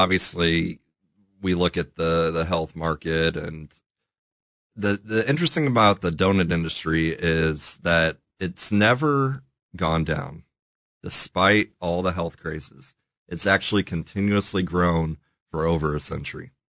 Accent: Kansas City, United States; also born or lived in Omaha; Yeah, Kansas City born and raised, nice. Then ventured up to Omaha for school.

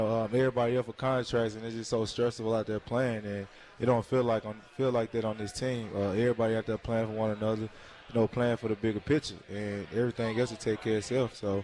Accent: Birmingham, Alabama, United States; I mean, I'm a small kid from Birmingham, Alabama. It fits everything about

